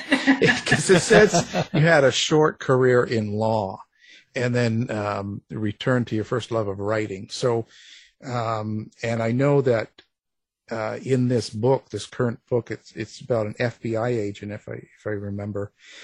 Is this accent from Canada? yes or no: yes; Canada; I'm Canadian, you see